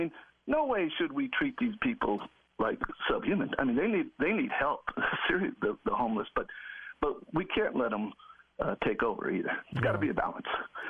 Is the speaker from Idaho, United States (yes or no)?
yes; Idaho, United States; So I said, well, I'm from Idaho.